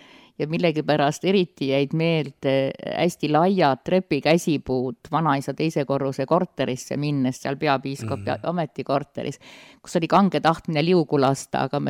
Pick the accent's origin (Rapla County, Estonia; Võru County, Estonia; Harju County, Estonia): Harju County, Estonia; Tallinn; born there; Ma olen sündinud Tallinnas. Tallinnas 63. aasta juuni alguses.